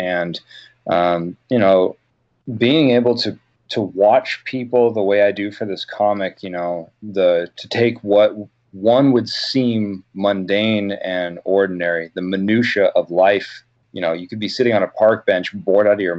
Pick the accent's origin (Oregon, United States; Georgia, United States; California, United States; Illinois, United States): Oregon, United States; You know, growing up on the Oregon coast, we used, just a lot of things that were around us.